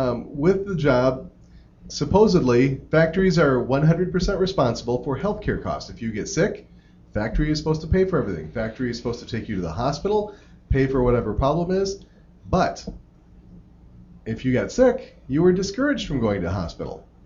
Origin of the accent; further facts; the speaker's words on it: United States; as an American, as someone who's not exposed to a lot of Chinese proverbs and sayings